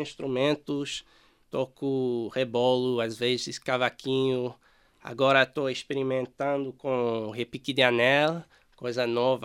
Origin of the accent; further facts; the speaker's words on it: Toronto, Ontario, Canada; born there; Portuguese is a second language; Em primeiro, eu sou canadense, não sou brasileiro.